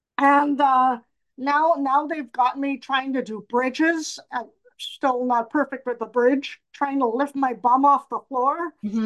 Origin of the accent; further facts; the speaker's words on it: Trinidad & Tobago; born there; I was born in Trinidad and Tobago, and doctors weren't as knowledgeable or thorough.